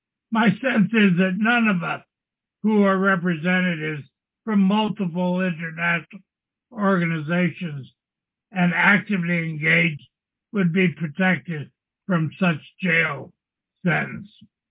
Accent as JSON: {"language": "English", "country": "Guatemala", "tie": "born or raised there", "said": "I was raised in Guatemala"}